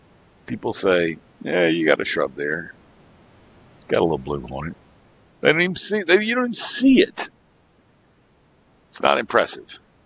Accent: Mobile, Alabama, United States; by the time I was born and the time I was growing up in Mobile

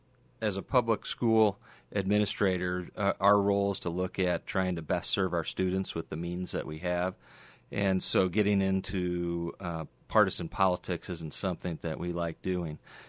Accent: Elgin, Illinois, United States; the largest school district outside of Chicago happens to be my hometown, Elgin, Illinois.

